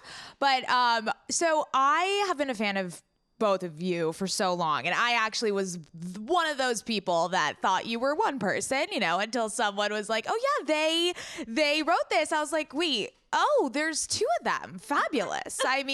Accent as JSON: {"language": "English", "town": "San Diego", "region": "California", "country": "United States", "tie": "born or raised there", "said": "I am actually from San Diego, born and raised."}